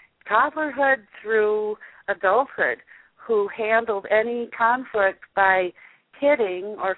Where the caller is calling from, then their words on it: Minneapolis, Minnesota, United States; Minneapolis.